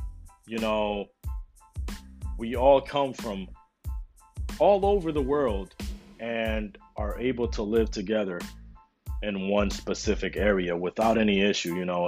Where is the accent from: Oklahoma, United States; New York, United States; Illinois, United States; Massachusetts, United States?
New York, United States; Second reason being, which is the main reason, is I'm originally from New York.